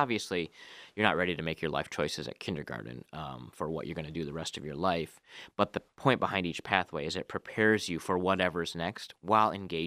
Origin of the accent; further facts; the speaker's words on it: Lansing, Michigan, United States; Growing up in Lansing, going to East Michigan State, I always was a Spartan through and through, but I wanted to go away, kind of get away from home.